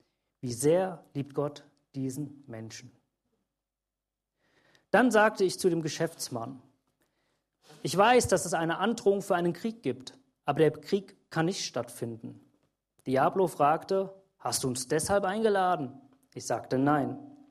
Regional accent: Hesse, Germany; Ich bin Hesse.

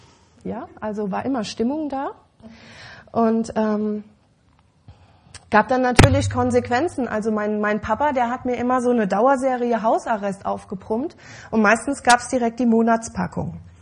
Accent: Dernbach, Rhineland-Palatinate, Germany; Ich habe übrigens heute Besuch von jemandem aus Dernbach, aus dem Ort, wo ich herkomme.

